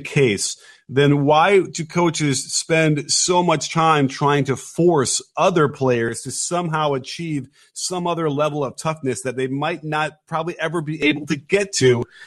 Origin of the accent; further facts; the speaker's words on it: Chicago, Illinois, United States; And so I grew up in Chicago, was a huge Michael Jordan fan and understood.